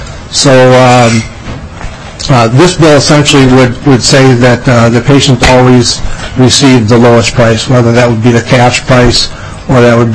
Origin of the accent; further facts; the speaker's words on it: Northfield, Minnesota, United States; I'm a pharmacist from Northfield, Minnesota.